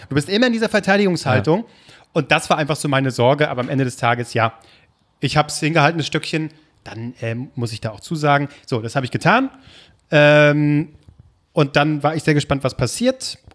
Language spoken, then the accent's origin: German; Berlin, Germany; ich bin aus Berlin.